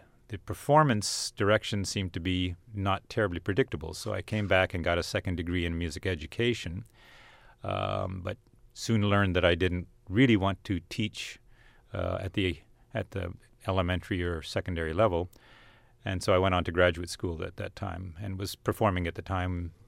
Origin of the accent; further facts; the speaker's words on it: India; moved away as an adult; now in United States; spent my years growing up in India, and came to the States for college.